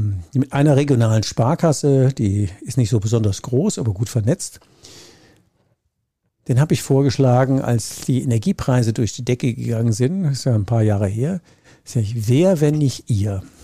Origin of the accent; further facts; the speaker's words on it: Rhineland-Palatinate, Germany; Ich komme ja aus der Südpfalz